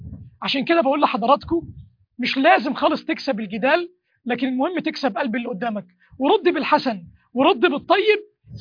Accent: Egypt; أنا من مصر، أنا من بلد قارون ومن بلد فرعون

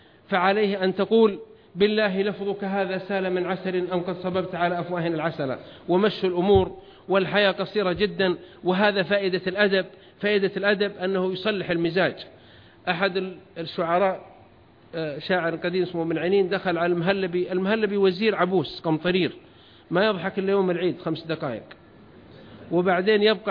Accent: Saudi Arabia; وإذا حصل عندنا في السعودية وحضر

